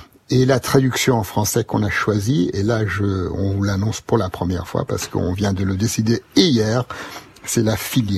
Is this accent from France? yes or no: yes; France; now in London, United Kingdom; Je suis ressortissant français, mais est-ce que j'ai le droit d'aller jusqu'au sud où on a notre maison?